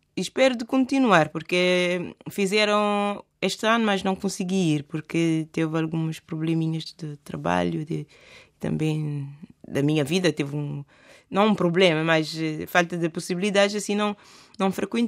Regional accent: Rabil, Boa Vista, Cape Verde; now in Italy; Eu sou da Ilha de Boa Vista, Boa Vista Rabil.

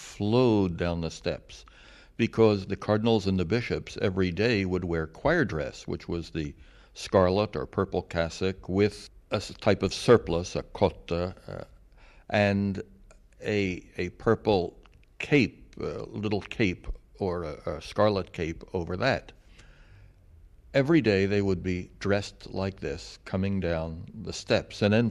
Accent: United States; Well, I, as an American, had not been accustomed to people clapping and cheering in church.

